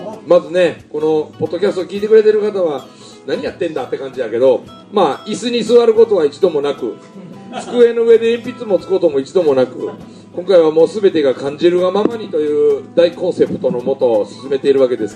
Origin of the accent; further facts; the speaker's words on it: Miyagawa, Mie, Japan; 三重県のね、私のふるさと宮川村で大杉谷でやった時も、